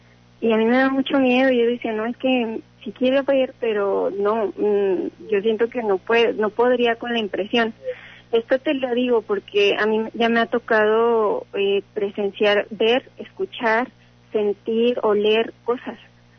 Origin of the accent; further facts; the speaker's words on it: Aguascalientes, Mexico; Bueno, yo soy de aquí de Aguascalientes.